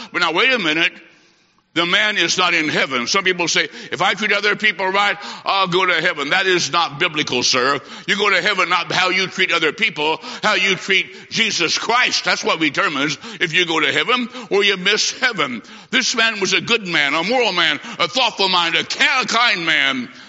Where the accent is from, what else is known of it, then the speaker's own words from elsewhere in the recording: Bloomington, Illinois, United States; I said, sir, I'm from Bloomington, Illinois.